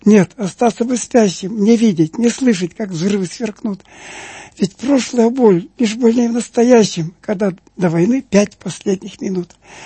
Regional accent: Vyatka, Kirov Oblast, Russia; Я все искал надписи моей любимой родной Вятки, и не видел.

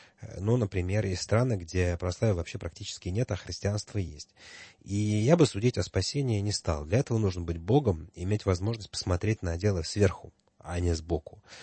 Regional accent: Russia; born there; За то, что мы родились в России, и нас покрестили в детстве, не спросив?

